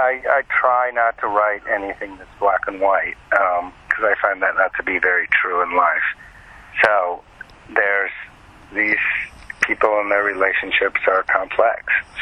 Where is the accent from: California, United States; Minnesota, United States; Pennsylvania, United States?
Minnesota, United States; Minneapolis; I grew up in Minneapolis. I still have a house there. My kids grew up there. It has a very Scandinavian feel to it